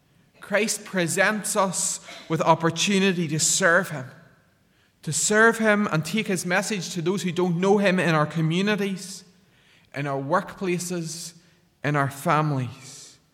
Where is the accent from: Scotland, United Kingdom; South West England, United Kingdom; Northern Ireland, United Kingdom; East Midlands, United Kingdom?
Northern Ireland, United Kingdom; I come from Ballygally and Tyrone originally, and maybe we like to think we're strategic because all the roads in the west go through the roundabout. That's at our wee village.